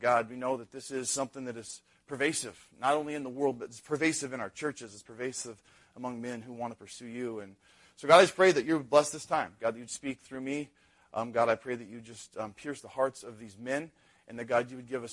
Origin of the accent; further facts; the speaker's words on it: Montana, United States; And we grew up in Montana, and he worked at the local dump in this little rural part of Montana.